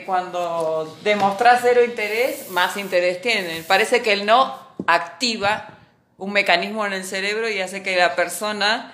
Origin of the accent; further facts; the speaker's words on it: Argentina; no soy todas las argentinas, soy una nomás.